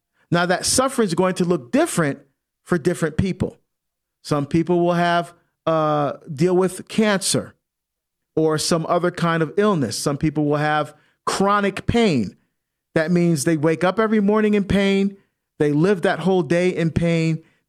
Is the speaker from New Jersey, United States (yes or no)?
yes; New Jersey, United States; serving New Jersey, my home state, go Jersey